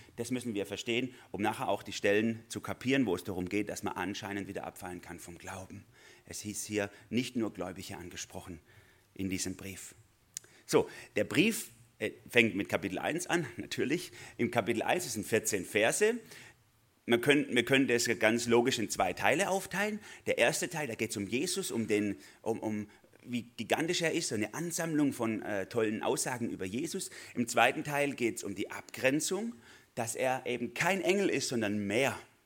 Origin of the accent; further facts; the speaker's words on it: Germany; Ich bin Deutscher. Ich argumentiere erst und jubel dann.